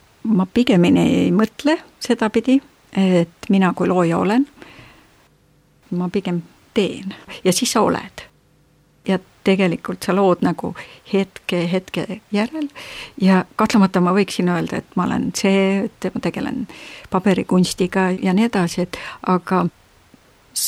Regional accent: Hiiu County, Estonia; Ma olen Hiiumaal pärit ka, nii et siukene lugu.

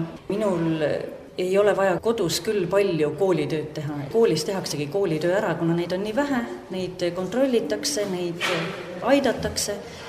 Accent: Rakvere, Lääne-Viru County, Estonia; kui mina olen väljaspoolt tulnud Rakverest siia

